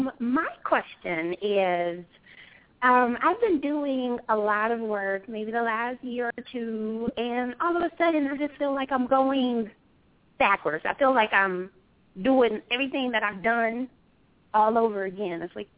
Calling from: Atlanta, Georgia, United States; I'm calling from Atlanta.

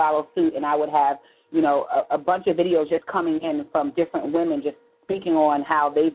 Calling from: Brooklyn, New York, United States; I'm calling from Brooklyn, New York.

